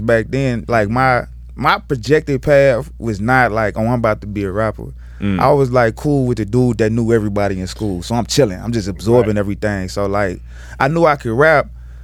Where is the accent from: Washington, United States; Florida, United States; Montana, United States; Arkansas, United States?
Arkansas, United States; Little Rock; I'm from Little Rock, Arkansas.